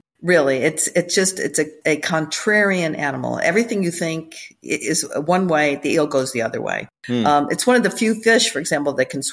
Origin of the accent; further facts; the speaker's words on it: Port Byron, New York, United States; also born or lived in Syracuse; Well, I grew up in upstate New York, first in a place called Port Byron, which was a tiny little kind of farming village. And then we moved to the big city, which was Syracuse, New York.